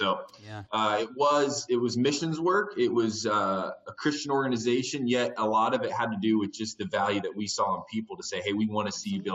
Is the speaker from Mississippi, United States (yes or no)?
no; Indiana, United States; now in Denver, United States; I live in Denver, Colorado currently. I'd spent the exciting parts of my life are I grew up in Indiana, and I spent about 10 years up until The Bachelor traveling back and forth to Central America.